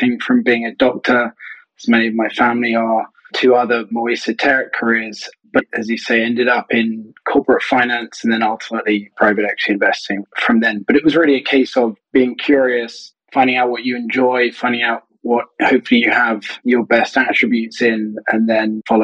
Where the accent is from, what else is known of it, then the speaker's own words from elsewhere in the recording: England, United Kingdom; But growing up in England and through the English system, and reading history at Oxford